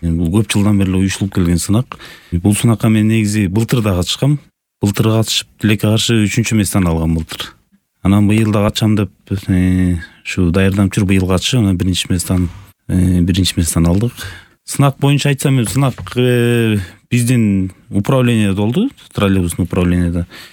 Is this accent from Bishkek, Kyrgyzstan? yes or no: no; Sary-Döö, Issyk-Kul Region, Kyrgyzstan; Мен өзүм Ысык Көл областынын Түп районун Сары Дөө айылында туулуп чоңойгом. Ошол Сары Дөө айылынын орто мектебин бүтүргөм. 5-1 тууганмын, мен 2-сүмүн.